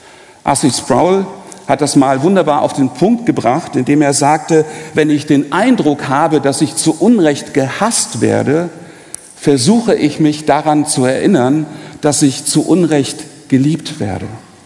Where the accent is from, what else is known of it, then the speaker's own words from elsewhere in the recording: Saxony, Germany; Im Elbsandsteingebirge, super, südlich von Dresden. Bin also ein alter Sachse.